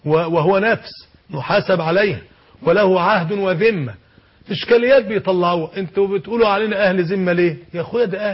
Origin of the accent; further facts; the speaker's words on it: Egypt; عندنا في مصر